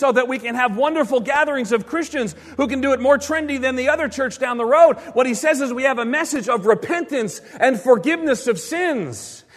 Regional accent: New York City, New York, United States; Now, I'll tell you, I was born and reared in New York City. We don't yee, we don't haw.

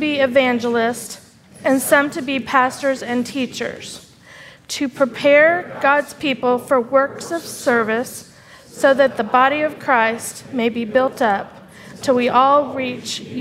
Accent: Dallas, Texas, United States; I grew up here in Dallas, and one of the highlights of our summer was going to Six Flags Amusement Park.

